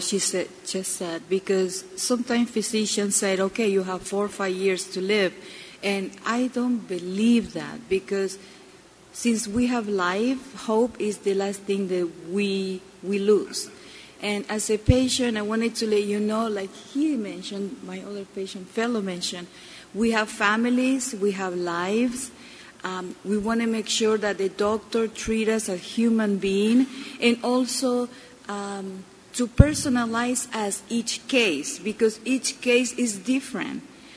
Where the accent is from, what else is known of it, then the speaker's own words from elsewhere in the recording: Argentina; English is a second language; moved away as an adult; now in United States; She was very scared because I'm from Argentina, and back then, 1987, dialysis care, they used to call them the walking zombies. So that's why she brought me to the U.S. at age 21.